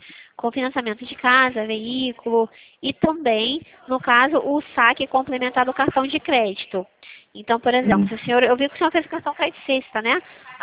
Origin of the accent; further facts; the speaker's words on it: Santa Cruz, Rio de Janeiro, Brazil; Sim, eu sou daqui, a gente é aqui de Santa Cruz.